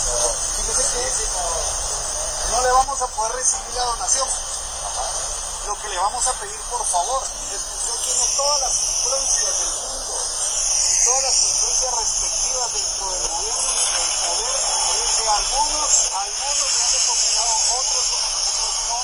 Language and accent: Spanish; Guatemala; para que nosotros como guatemaltecos